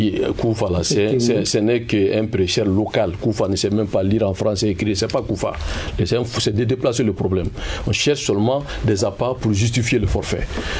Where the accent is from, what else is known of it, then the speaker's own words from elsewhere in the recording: Mali; Je suis un Malien, je suis un musulman, je suis un responsable religieux.